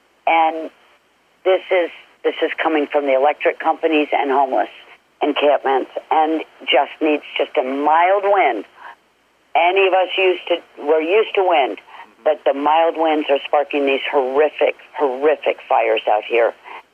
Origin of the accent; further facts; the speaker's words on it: East Coast, United States; I'm from the East Coast. I've been through Oklahoma, Texas, used to do a lot of charity events.